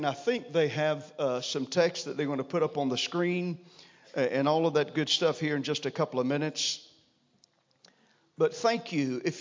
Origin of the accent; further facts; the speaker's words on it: the South, United States; accent: Southern; so that you can get used to my southern accent.